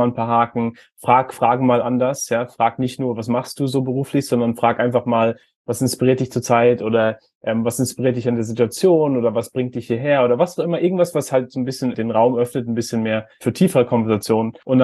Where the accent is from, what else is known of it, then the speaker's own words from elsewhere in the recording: Heidelberg, Baden-Württemberg, Germany; Ich bin in Heidelberg aufgewachsen, wo wir diesen Philosophenweg haben.